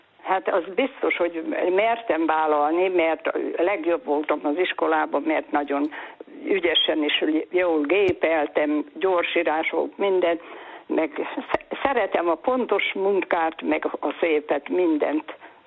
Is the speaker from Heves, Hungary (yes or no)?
no; Szabolcs-Szatmár-Bereg, Hungary; mert én Szabolcsi vagyok